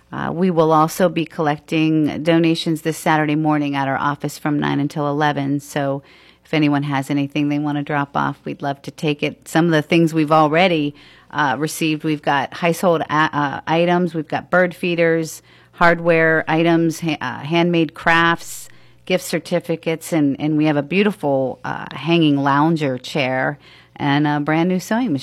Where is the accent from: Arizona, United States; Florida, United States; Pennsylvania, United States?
Pennsylvania, United States; State College; That's correct. Happy Valley. I was born and raised in State College